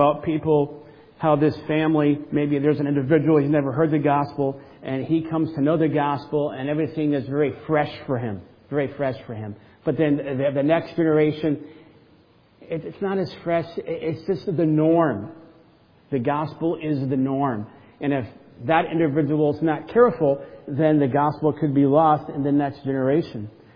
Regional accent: Southern United States, United States; I grew up in the South. Many of my relatives have thought at times and still think that I'm part of a cult because I'm not Baptist.

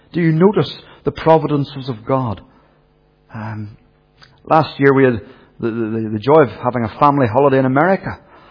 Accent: Belfast, Northern Ireland, United Kingdom; born there; and I was born in Belfast

